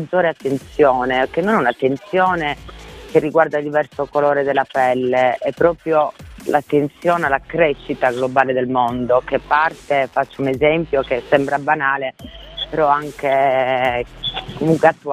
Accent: Sardinia, Italy; Beh, sono sarda, quindi il legame è fortissimo. Io sono sarda, felice, proprio molto radicata nella propria isola come tutti gli isolani

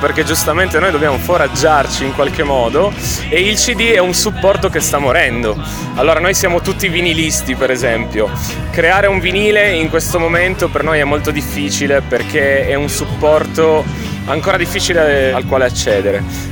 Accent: Giaveno, Piedmont, Italy; Da Giaveno, che nessuno conosce, è vicino alla Val di Susa.

